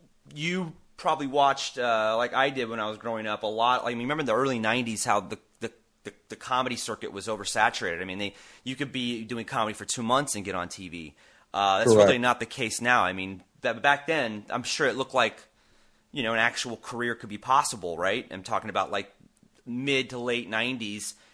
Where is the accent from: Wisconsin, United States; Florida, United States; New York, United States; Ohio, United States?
New York, United States; New York City; I'm so happy that I'm a New Yorker.